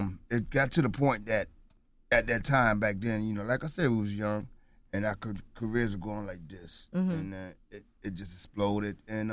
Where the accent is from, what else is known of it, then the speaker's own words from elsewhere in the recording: North Carolina, United States; Yeah, we are from North Carolina, but New York is really, the first ones that, knew about